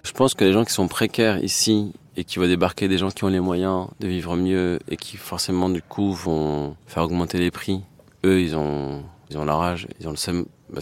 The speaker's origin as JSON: {"language": "French", "country": "France", "tie": "born there", "said": "je suis français alors que je suis né ici, hein. Mais il y a encore aujourd'hui des gens qui nous demandent de nous intégrer alors qu'on est de la troisième génération à vivre en France"}